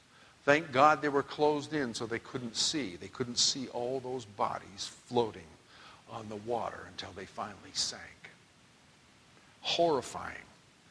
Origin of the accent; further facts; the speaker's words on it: Washington, United States; I grew up in Northwest Washington. I know about rain.